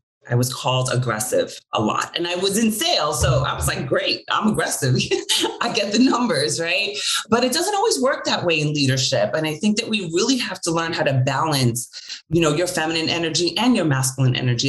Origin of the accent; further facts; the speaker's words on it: New York City, New York, United States; So I grew up in New York, born and raised. I've never lived anywhere else.